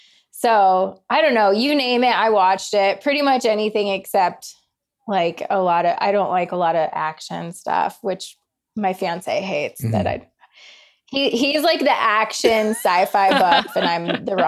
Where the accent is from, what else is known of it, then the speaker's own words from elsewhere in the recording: Colorado, United States; And then because I grew up in Colorado when Trista went on and married Ryan, like that was a huge deal in Colorado.